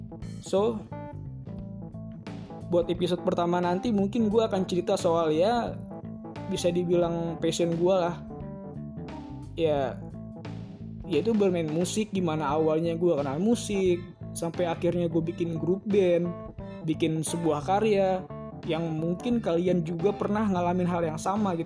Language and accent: Indonesian; Bekasi, West Java, Indonesia; also born or lived in Jakarta; now in Bandung, Indonesia; Gue lahir di Jakarta, besar di Bekasi, dan sekarang ini gue tinggal di Bandung.